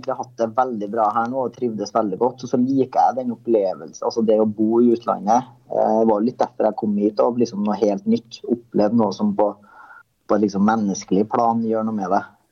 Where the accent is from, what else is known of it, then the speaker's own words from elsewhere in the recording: Trøndelag, Norway; du tar det jo veldig personlig som trønder